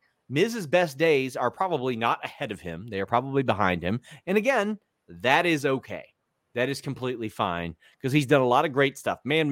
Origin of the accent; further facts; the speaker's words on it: Canada; I'm just a Canadian.